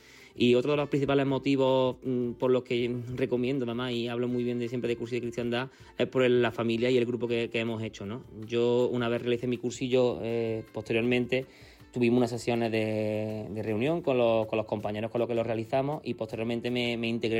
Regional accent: Córdoba, Andalusia, Spain; soy un chico de Córdoba de 32 años

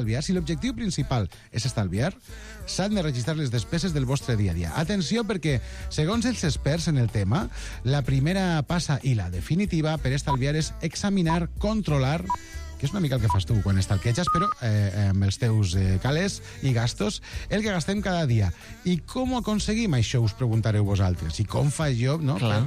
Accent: Castelló de la Plana, Valencian Community, Spain; No, jo sóc de Castelló.

